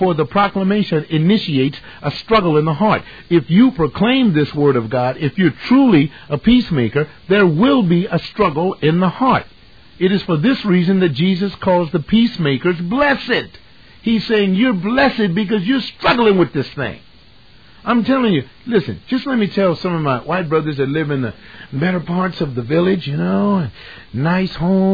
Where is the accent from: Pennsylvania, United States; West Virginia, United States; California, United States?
California, United States; Los Angeles; I live in South Central, born and raised in Watts. Grew up in the Will Rogers Project.